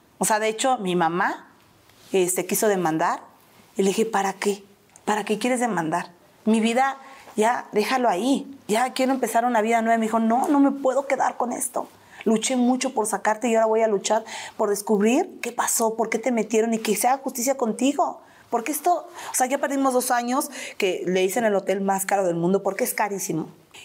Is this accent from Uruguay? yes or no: yes; Uruguay; No pude salir por la puerta grande porque como estaba ilegal, como era uruguaya, no tenía mis papeles en regla